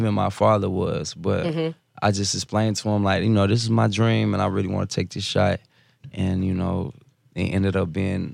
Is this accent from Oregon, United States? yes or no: no; Atlanta, Georgia, United States; I grew up in Atlanta, Georgia. My mom raised me.